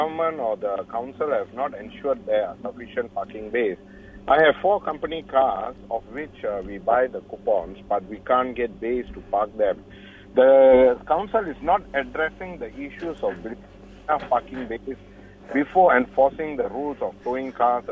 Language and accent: English; Seremban, Negeri Sembilan, Malaysia; Okay, now, number one, I'm not from Selangor. I'm from Seremban.